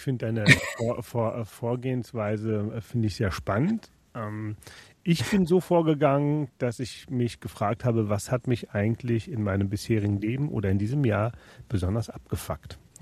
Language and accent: German; Rhineland, Germany; als Rheinländer